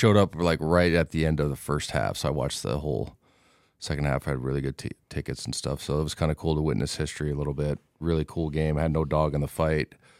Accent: Pacific Northwest, United States; I grew up on the Pac-12 and stuff

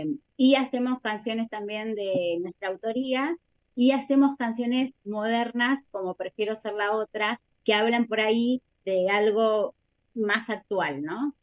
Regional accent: Argentina; yo siempre digo que si hay algo que nos destaca como argentinos que somos, es que somos más dramáticos.

